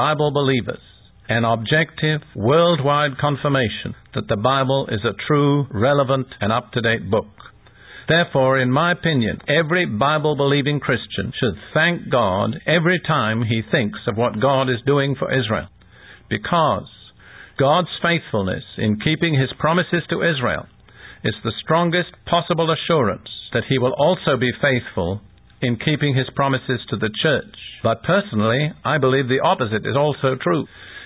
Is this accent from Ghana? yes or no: no; United Kingdom; I want to tell you that I am British.